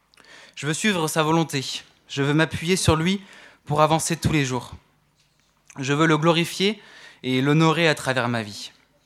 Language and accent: French; Brittany, France; now in Grenoble, France; je viens de Bretagne. Je suis arrivé sur Grenoble en septembre. J'ai grandi dans une famille chrétienne